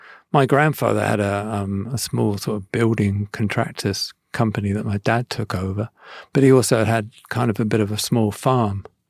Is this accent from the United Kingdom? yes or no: yes; South West England, United Kingdom; I'm from Devon. I'm sort of from the countryside, really.